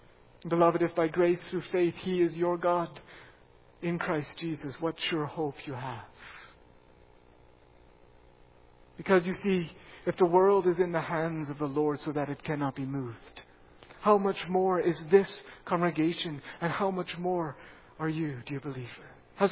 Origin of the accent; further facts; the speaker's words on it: British Columbia, Canada; I grew up in the Fraser Valley in BC.